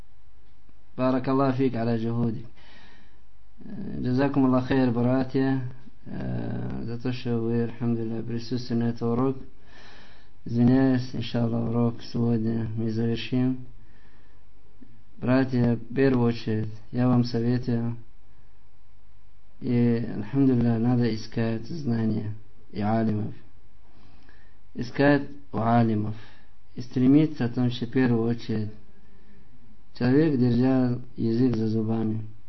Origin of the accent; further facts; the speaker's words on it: Russia; Я сам россиянин.